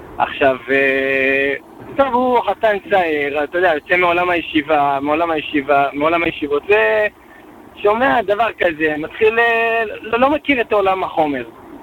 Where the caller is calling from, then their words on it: Beitar Illit, Judea and Samaria Area, Israel; אני מביתר עילית. אני ממש נהנה לשמוע את התוכנית שלך